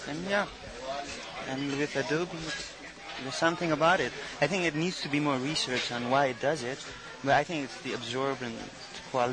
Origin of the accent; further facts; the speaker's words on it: Nepal; Like, I come from Nepal. It's very wet. It's a subtropical climate.